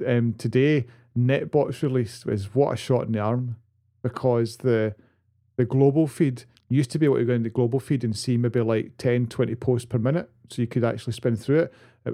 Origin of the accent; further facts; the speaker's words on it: Glasgow, Scotland, United Kingdom; I'm a Glaswegian. I can't deny it.